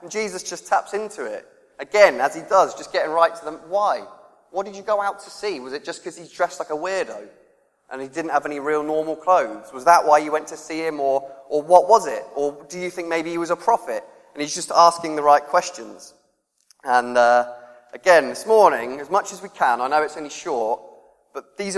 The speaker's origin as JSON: {"language": "English", "town": "Reading", "region": "South East England", "country": "United Kingdom", "said": "I'm from Reading, I should say in it."}